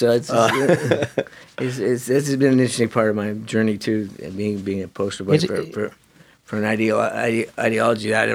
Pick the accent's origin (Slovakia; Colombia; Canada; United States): Canada; I grew up in Canada.